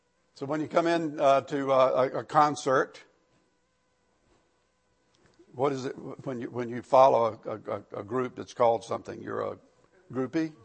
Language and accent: English; Richmond, Virginia, United States; I'm from Richmond, and we did things different in Richmond